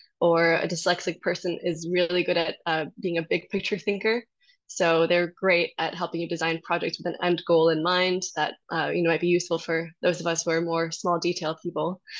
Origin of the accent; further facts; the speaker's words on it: Bolivia; also born or lived in Boston, United States; I'm originally from Bolivia, but I grew up moving around to a new country every 2 years.